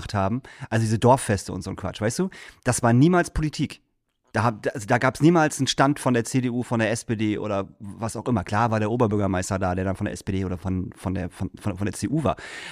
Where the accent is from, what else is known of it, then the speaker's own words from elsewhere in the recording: Lower Saxony, Germany; Alte Liebe bei uns im Emsland war halt auch so das billigste Gesöff, was man kriegen konnte.